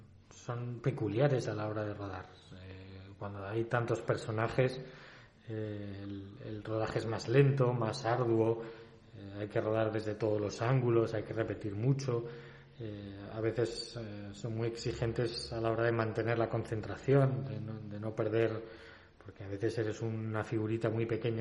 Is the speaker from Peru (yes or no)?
no; Spain